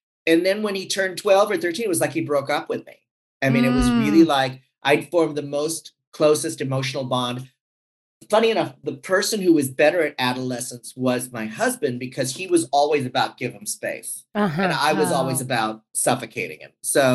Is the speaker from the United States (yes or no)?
no; Philippines; I'm Filipino. Papa is Cajun, which means he's from Louisiana. So he's kind of French.